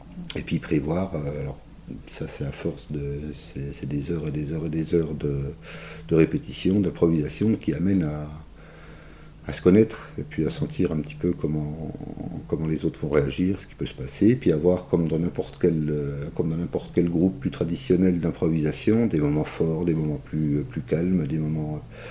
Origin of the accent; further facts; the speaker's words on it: Besançon, Bourgogne-Franche-Comté, France; parce que moi je suis pas de Belfort, je suis de Besançon.